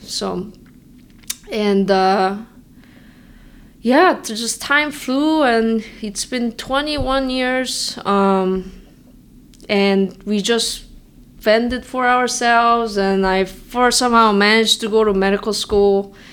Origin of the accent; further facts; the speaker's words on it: South Korea; also born or lived in Ecuador; I'm originally from South Korea. I wasn't born in South Korea, though everybody thinks I was born in South Korea, but I was actually born in Ecuador.